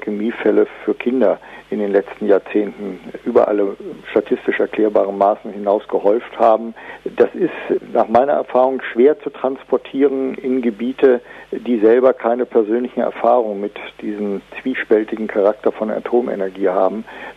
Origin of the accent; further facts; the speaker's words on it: Lower Saxony, Germany; ich komme mal selber aus Niedersachsen und aus dem Vorharz.